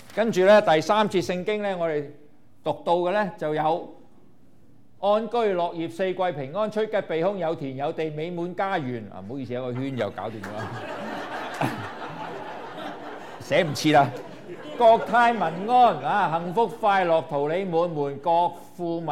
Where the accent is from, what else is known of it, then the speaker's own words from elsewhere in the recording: Guangdong, China; 我们中国人或者广东人有这样的说话